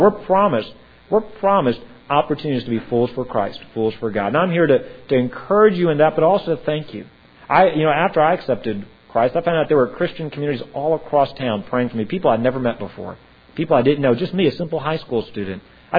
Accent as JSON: {"language": "English", "region": "Louisiana", "country": "United States", "tie": "born or raised there", "said": "I was born and raised in Louisiana. I haven't met any perfect people yet."}